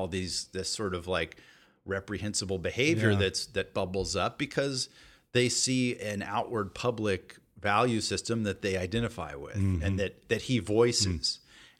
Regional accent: Atlanta, Georgia, United States; Yeah, I grew up in Atlanta, and and my parents are very Southern. Mom's from Tennessee, and Dad's from Alabama.

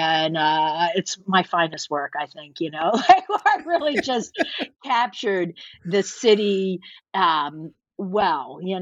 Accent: Philadelphia, Pennsylvania, United States; And the minute he found out that I was from Philadelphia, you know, I'm a 60, you know, soon to be 63 year old white woman

